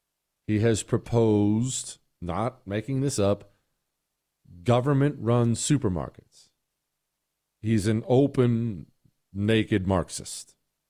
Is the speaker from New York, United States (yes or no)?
no; Montana, United States; also born or lived in Ohio; I grew up in Montana and Ohio